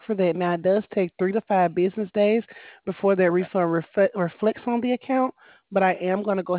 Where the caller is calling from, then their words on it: Alabama, United States; I'm located in Alabama.